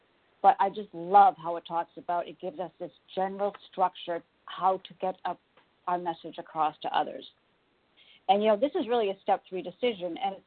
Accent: Massachusetts, United States; I'm from Massachusetts, and I'm a recovered anorexic bulimic.

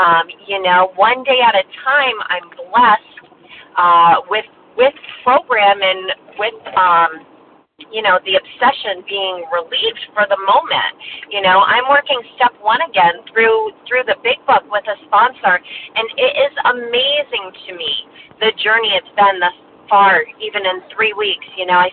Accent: Massachusetts, United States; from Massachusetts

